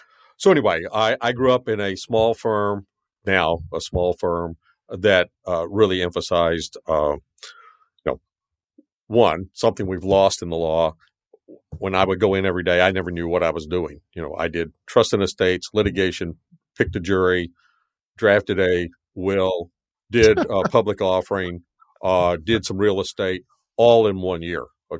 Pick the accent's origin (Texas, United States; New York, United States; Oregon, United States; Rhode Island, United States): Texas, United States; And you can imagine a boy from South Texas, you know, my hometown had at the time 5,000 people. Now it's got about 2,000, but it was a long way to the Upper West Side and Morningside Heights